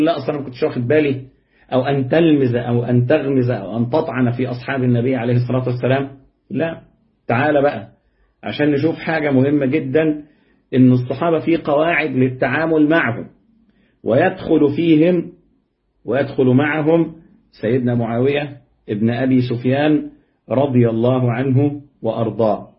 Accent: Upper Egypt, Egypt; ده احنا عندنا في الصعيد هنا لو واحد شتم واحد وسكت له هتبقى ليلة

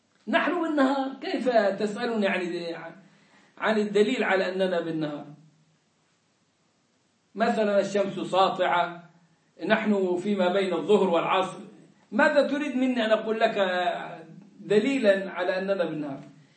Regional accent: Egypt; moved away; أنا جيت من مصر

